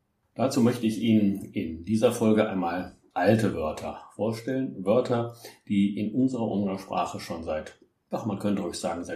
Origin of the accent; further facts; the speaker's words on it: North Rhine-Westphalia, Germany; ich kenne das aus meiner Heimat, dem Niederrhein noch